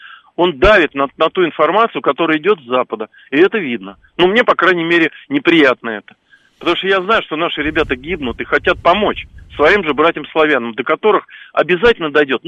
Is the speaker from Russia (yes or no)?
yes; Moscow, Russia; из Москвы.